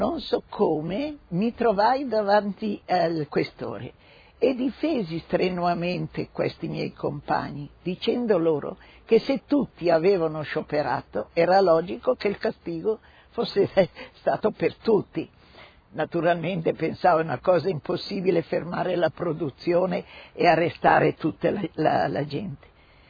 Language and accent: Italian; Como, Lombardy, Italy; born there; sono nata a Como il 15/7/1922. E abito a Como senza l'indirizzo.